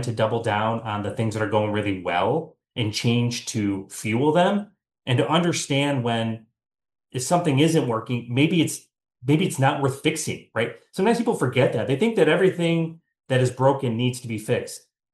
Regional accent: Chicago, Illinois, United States; I grew up in the Chicago area. Honestly, I'm a first generation. My father immigrated from Italy.

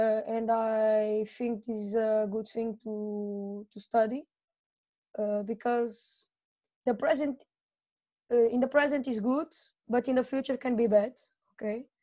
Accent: Portugal; English is a second language; I'm from Portugal. I'm in Ibsen area since November this year, the last year.

